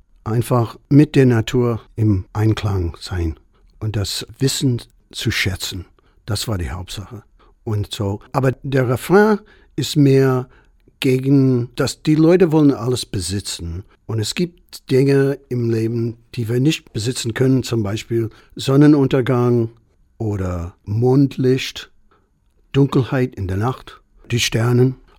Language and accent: German; United States; German is a second language; für mich als Amerikaner, das ist ja Wahnsinn.